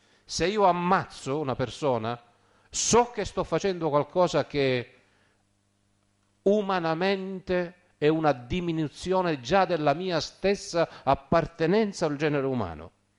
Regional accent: Sicily, Italy; mi permettete in siciliano, lo dico, almeno dalle mie parti del Ragusano, in Sicilia

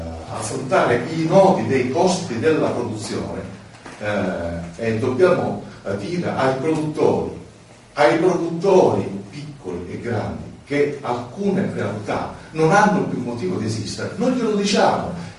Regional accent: Sicily, Italy; quello che abbiamo noi come siciliani.

